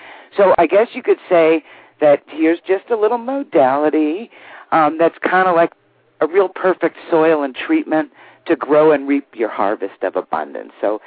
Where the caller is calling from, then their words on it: Denver, Colorado, United States; in Denver, and I just joined the Gathering Project in Denver.